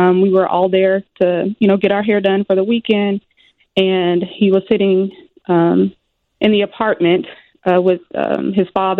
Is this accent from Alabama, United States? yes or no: yes; Alabama, United States; No, John, we're not from Georgia. We're from Alabama. That's where MJ was born. That's where I was raised. We're from Alabama.